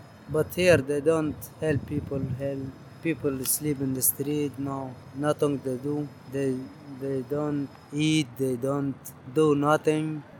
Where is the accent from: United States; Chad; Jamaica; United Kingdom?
Chad; English is a second language; moved away as an adult; I'm from Chad.